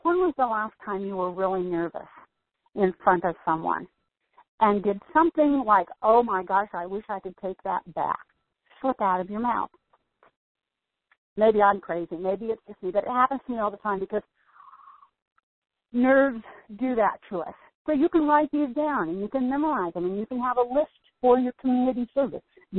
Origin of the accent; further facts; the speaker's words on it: the South, United States; I was raised in a home where everybody was very respectful. I came from the South. So I still say, yes, ma'am, no, sir.